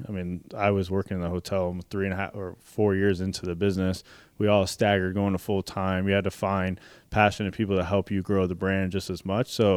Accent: Arizona, United States; hey, I grew up here in Arizona and nothing was out here representing Arizona in a positive and fashionable way.

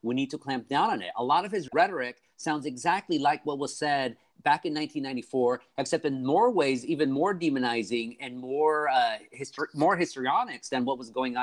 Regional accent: Anaheim, California, United States; But 5 years later in 1999, I'm from Anaheim.

